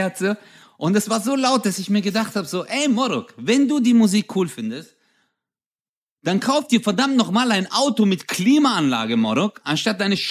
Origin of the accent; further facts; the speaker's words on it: Turkey; now in Germany; zögern, würde ich trotzdem die Türkei wählen. Also ich wäre gern wieder Türke, weil